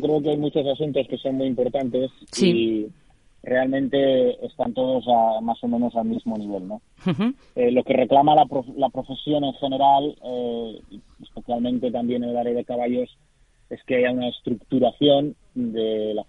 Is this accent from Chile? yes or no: no; Spain